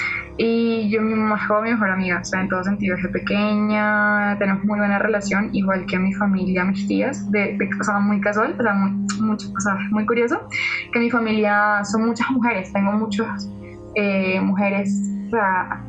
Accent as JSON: {"language": "Spanish", "country": "Venezuela", "said": "por ser venezolana, por esa interculturalidad del programa y para compartir un poquito mi experiencia"}